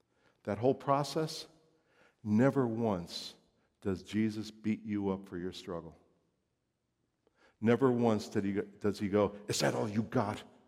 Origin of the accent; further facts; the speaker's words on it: New Jersey, United States; I'm originally from New Jersey, and we don't trust anybody, right?